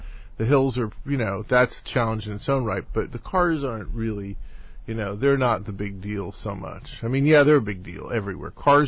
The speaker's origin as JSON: {"language": "English", "region": "New York", "country": "United States", "tie": "born or raised there", "said": "Yeah. Well, you know, I grew up in New York, and I grew up in New York riding a bike."}